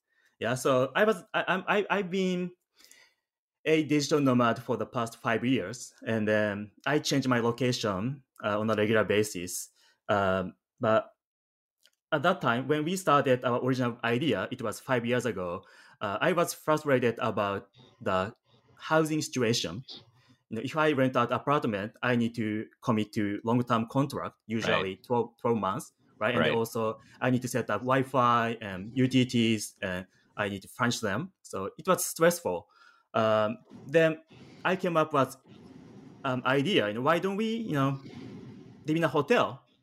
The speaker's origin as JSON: {"language": "English", "country": "Japan", "second_language": "English", "moved": "as an adult", "lives_now": "San Francisco, United States", "said": "So I'm originally from Japan. After I graduated my college, I moved to San Francisco. At that time, I didn't speak English."}